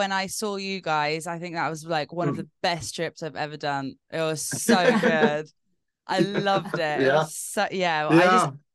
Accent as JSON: {"language": "English", "town": "Ibiza", "region": "Balearic Islands", "country": "Spain", "tie": "born or raised there", "also_born_or_lived": "United Kingdom", "said": "what I've been used to growing up in Ibiza or in the UK."}